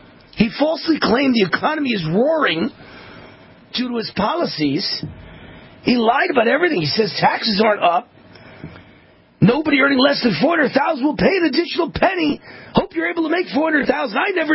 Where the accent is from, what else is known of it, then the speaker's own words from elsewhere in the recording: Mount Vernon, New York, United States; I'm from Mount Vernon, New York. Can you imagine if I was standing in Mount Vernon and I couldn't remember the name of Mount Vernon?